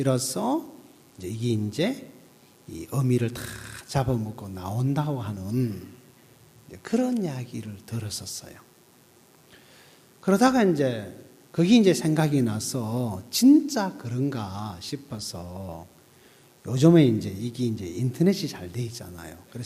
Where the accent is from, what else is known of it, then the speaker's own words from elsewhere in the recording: Gyeongsang, South Korea; 어릴 때 이제 시골에서 자라면서 이 겨울에 가서 이 경상도 말로 고디라 그럽니다.